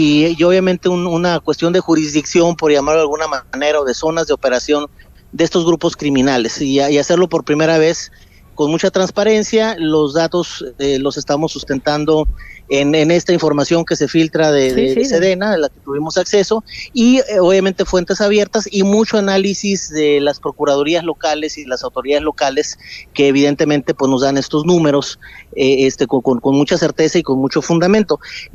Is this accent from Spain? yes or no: no; Tijuana, Baja California, Mexico; ¿Qué te puedo decir de mi tierra, Tijuana?